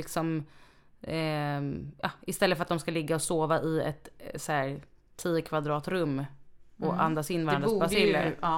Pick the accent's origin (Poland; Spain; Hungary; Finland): Spain; Tenerife, Canary Islands; Nej, men gud, alltså på Teneriffa där vi är ifrån.